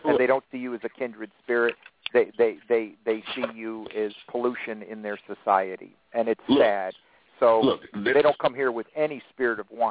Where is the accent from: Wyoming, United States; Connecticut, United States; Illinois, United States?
Connecticut, United States; I attended a graduation ceremony back in my home state of Connecticut, for a lady who used to work for me.